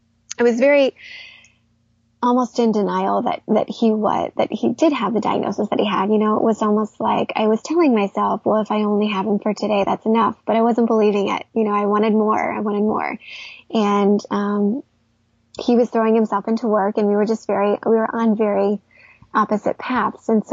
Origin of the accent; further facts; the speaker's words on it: Midwest, United States; I feel like I was raised in the Midwest, youngest of three girls